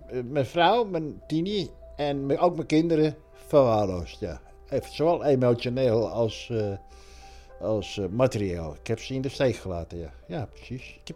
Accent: Netherlands; Maar ik ben Hollander in een Hollands café.

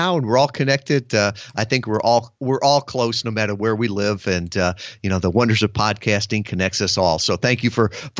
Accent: Midwest, United States; I grew up in the Midwest and then had the opportunity to go to the U.S. Naval Academy, see the entire world.

